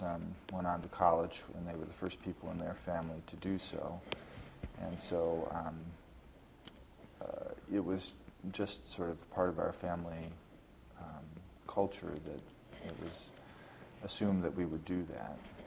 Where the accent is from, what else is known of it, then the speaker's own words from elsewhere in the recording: Williamsville, New York, United States; also born or lived in Buffalo; I was born in Buffalo, New York, and raised in a small town outside Buffalo called Williamsville, New York. And I attended Williamsville South High School.